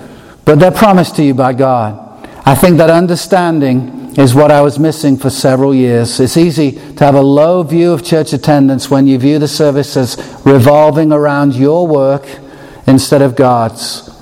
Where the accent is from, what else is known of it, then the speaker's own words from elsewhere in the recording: San Diego, California, United States; Growing up in San Diego, I knew what it was like to have a home team that you grew up watching and rooting for.